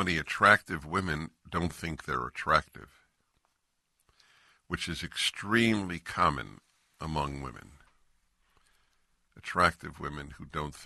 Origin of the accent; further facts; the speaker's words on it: California, United States; I'm from California, so I obviously am not a member here.